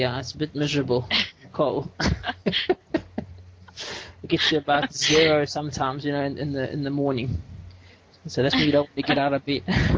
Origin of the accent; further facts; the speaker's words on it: South Africa; I'm from South Africa and I'm an open source developer and solution architect.